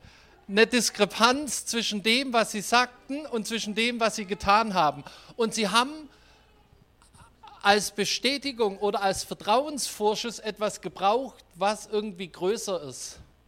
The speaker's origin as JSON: {"language": "German", "town": "Winterbach", "region": "Baden-Württemberg", "country": "Germany", "said": "ich komme aus Winterbach, da war die Mafia, die hat Leute auf offener Straße erschossen, im Auto."}